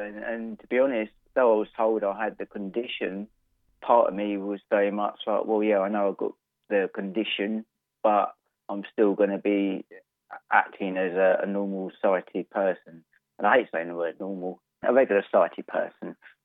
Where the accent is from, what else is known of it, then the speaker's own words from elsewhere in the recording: East of England, United Kingdom; Well, I'm from Essex, just outside Southend. I live in a little village called Botsford.